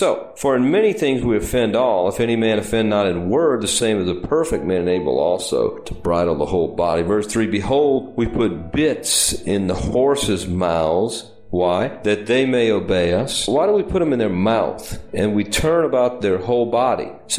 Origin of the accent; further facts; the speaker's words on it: New Orleans, Louisiana, United States; I grew up in New Orleans, man. A lot of ships dock there